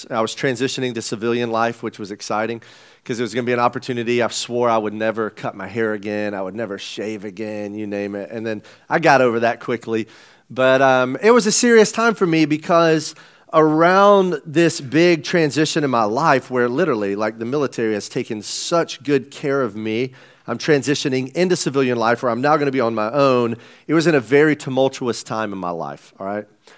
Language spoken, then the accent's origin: English; the South, United States; I'm from the South. It's super hard for me to say Cornelius.